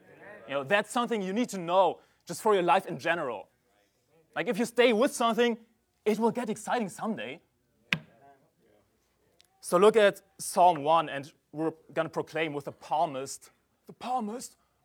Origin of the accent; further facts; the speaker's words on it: Görlitz, Saxony, Germany; English is a second language; I went soul winning in my hometown, Görlitz, which is the easternmost town in Germany, close to Poland. And this was in the former German Democratic Republic, which was a socialist state.